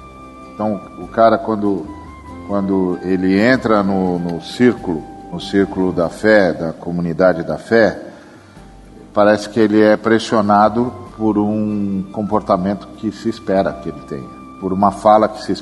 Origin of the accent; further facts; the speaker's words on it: Brazil; Então eu encontro um cara, eu sou do Brasil, encontro um cara lá do Vietnã.